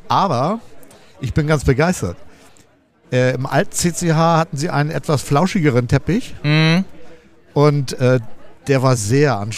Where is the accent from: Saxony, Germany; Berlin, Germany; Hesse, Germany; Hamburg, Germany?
Hamburg, Germany; Also ich komme aus Hamburg